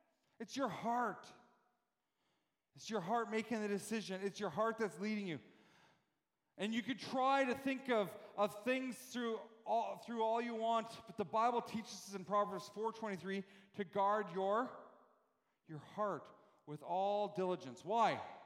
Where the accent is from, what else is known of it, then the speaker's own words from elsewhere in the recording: Canada; moved away; Most of us have left Canada, okay? And where you go as a Canadian citizen, you most of us will say, I represent Canada when you go there, right?